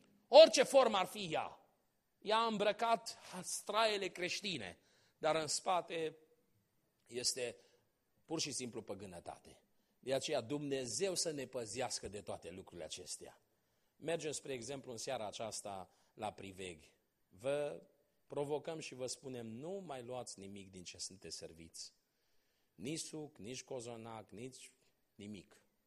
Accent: Sibiu, Sibiu County, Romania; Toți suntem din Sibiu, în câteva ceasuri ajungem acasă, ce ceasuri? Câteva minute ajungem fiecare acasă de unde suntem plecați

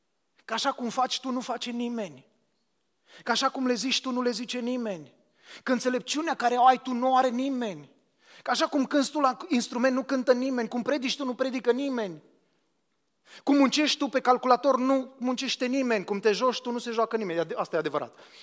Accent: Romania; Am crescut la Dunăre și asta pot să vă confirm.

